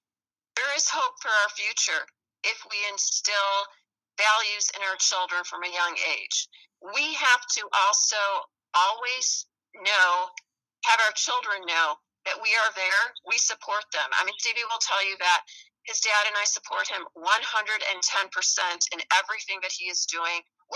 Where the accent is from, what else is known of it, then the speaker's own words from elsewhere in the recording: Chicago, Illinois, United States; Well, we're originally from the Chicago area, so I can tell you that, you know, I still have a lot of friends up there